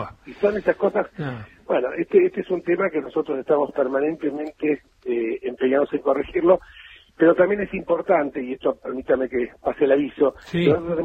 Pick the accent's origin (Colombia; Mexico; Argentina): Argentina; Buenos Aires